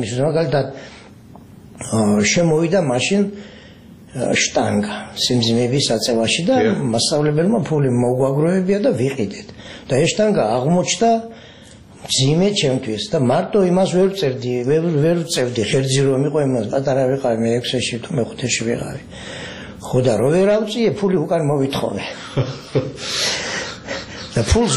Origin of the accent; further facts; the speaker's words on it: Mukhurcha, Samegrelo-Zemo Svaneti, Georgia; დავიბადე სოფელ მუხურჩაში, მარტვილის რაიონი. ვიზდებოდი ჩვეულებრივად, როგორც ყველა ბავშვები იზრდება სოფელში